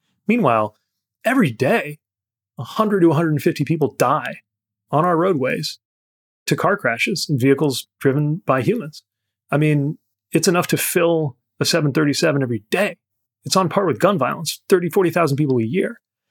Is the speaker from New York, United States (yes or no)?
no; Indiana, United States; I grew up in Northern Indiana, a lot of auto industry supply chain companies there.